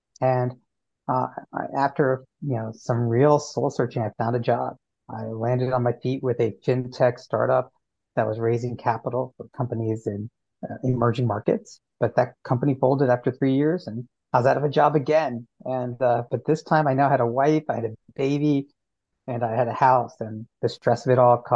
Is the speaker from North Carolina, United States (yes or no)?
yes; Cary, North Carolina, United States; So as growing up in Cary, North Carolina, which is this like Pleasantville suburb of Raleigh, where the lawns are manicured to the perfect height.